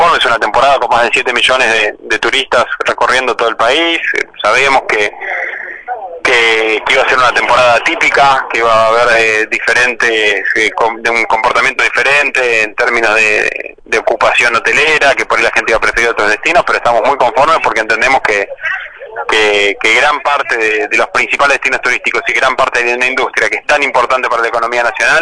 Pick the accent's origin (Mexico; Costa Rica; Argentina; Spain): Argentina